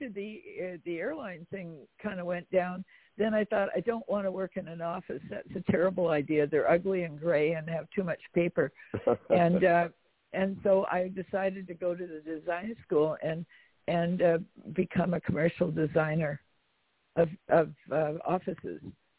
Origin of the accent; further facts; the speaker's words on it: Canada; I'm a Canadian. Never mind the queen. I'm not. I'm a Canadian.